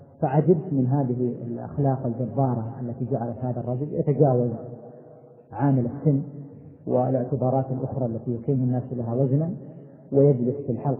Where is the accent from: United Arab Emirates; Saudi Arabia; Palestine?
Saudi Arabia; Buraydah, Al-Qassim; born there; عام 1375 تقريبا للهجرة، وكان ميلادي في إحدى ضواحي مدينة بريدة من منطقة القصيم.